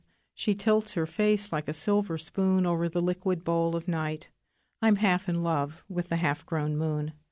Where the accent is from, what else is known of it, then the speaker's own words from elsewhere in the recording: Troy, Ohio, United States; I'm from Troy, Ohio